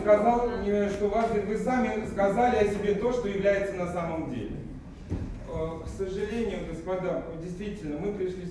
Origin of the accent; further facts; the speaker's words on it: Moscow, Russia; Вы поймите, я москвич, я закончил московскую школу